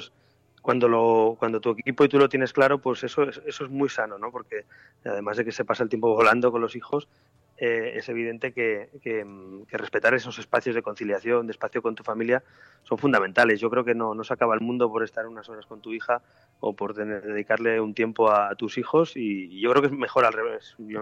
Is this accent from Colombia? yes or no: no; Spain